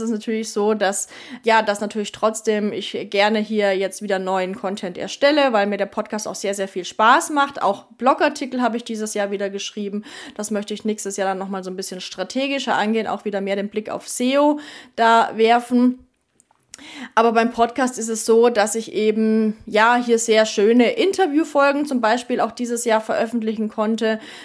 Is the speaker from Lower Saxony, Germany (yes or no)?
no; Neuburg an der Donau, Bavaria, Germany; Und da haben wir jetzt hier mal in Neuburg an der Donau, meiner Heimatstadt, eine Printanzeige getestet